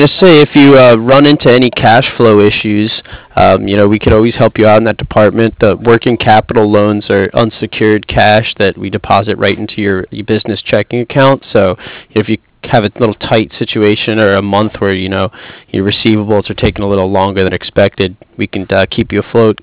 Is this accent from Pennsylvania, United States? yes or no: no; Newark, New Jersey, United States; Well, my dad lives on 215th Street up in Manhattan, and I grew up in New Jersey, right by Newark.